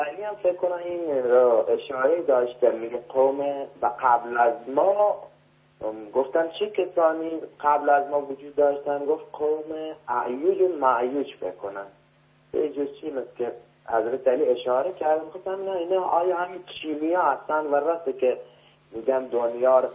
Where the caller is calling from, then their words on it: Fars, Iran; از فارس هستم.